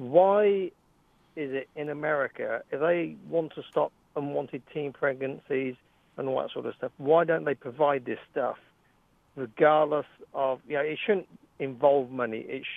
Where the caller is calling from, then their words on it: England, United Kingdom; I'm from England, and you can go into any family planning clinic